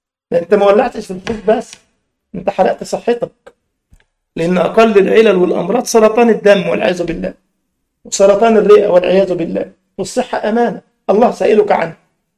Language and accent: Arabic; Egypt; الشكمان ده عندنا في مصر العربيه ليها من تحت كده اللي اسمه بالالماني او سبوف،